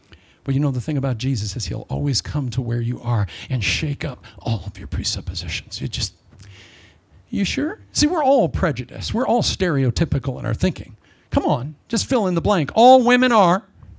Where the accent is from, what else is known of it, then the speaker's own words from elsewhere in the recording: Ankeny, Iowa, United States; I was raised in Ankeny, Iowa.